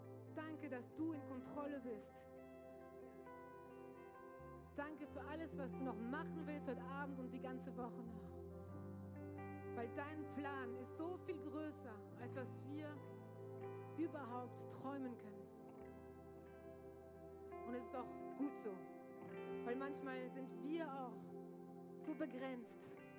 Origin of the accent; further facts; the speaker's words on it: Marseille, Provence-Alpes-Côte d'Azur, France; German is a second language; Wir sind nach Frankreich gezogen, als ich glaube 4 Jahre alt war oder so. Also ich bin in Marseille aufgewachsen, in Südfrankreich, in der Stadt, in der Großstadt. Und da in der Großstadt sind wir in der Altstadt aufgewachsen, da wo es eigentlich am kriminellsten war.